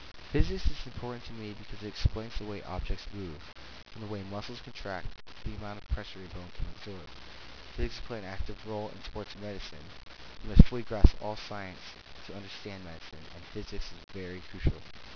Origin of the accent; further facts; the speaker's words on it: San Jose, California, United States; I am from San Jose, California, which is in the San Francisco Bay Area. And although I go to school down here in Southern California, I always claim Northern California is my hometown.